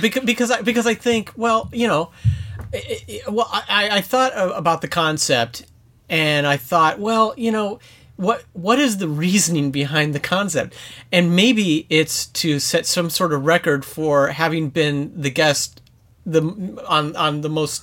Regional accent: Indiana, United States; I grew up in Indiana.

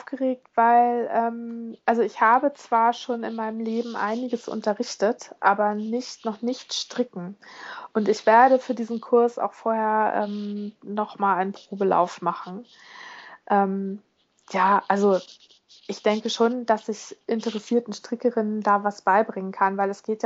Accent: Bad Bramstedt, Schleswig-Holstein, Germany; ich komme ja aus Schleswig-Holstein. Ich komme ja aus Bad Bramstedt, was ja ist ja nicht

